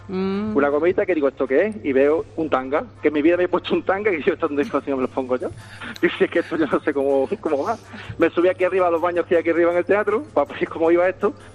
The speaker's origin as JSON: {"language": "Spanish", "town": "Mérida", "region": "Extremadura", "country": "Spain", "said": "Yo soy aquí de Mérida y he sido aquí en el Teatro Romano de Mérida, como extra."}